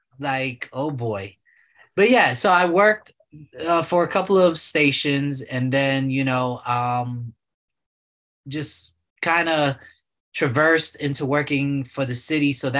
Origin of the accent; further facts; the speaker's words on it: New York City, New York, United States; Born and raised in New York City.